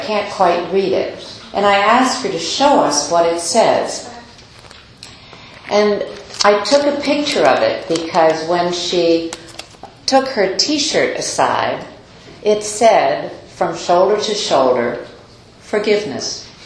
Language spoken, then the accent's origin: English; White Plains, New York, United States; and I'm a New Yorker. I came all the way out from White Plains, New York, to be here today, and I am in California.